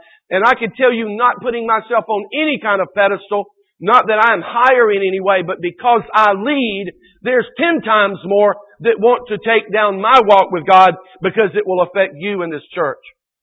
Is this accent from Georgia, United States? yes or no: yes; Georgia, United States; moved away as an adult; When we lived in Georgia, you know, I grew up in Georgia, lived there until we moved here 14 years ago.